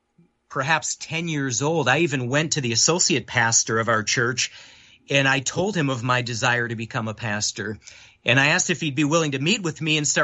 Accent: Detroit, Michigan, United States; born there; So I was born in Detroit in 1983

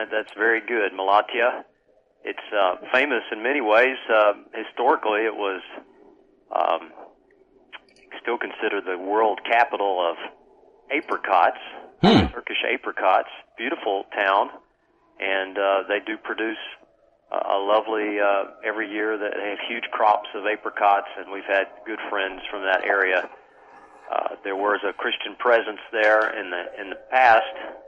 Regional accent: the South, United States; I came from the South in the United States and went to a secular college, a state college.

